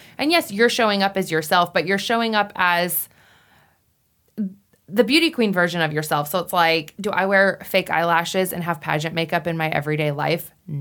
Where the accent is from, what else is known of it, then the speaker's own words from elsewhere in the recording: Wyoming, United States; Is like I grew up going to them. The Miss Wyoming pageant was held in my hometown.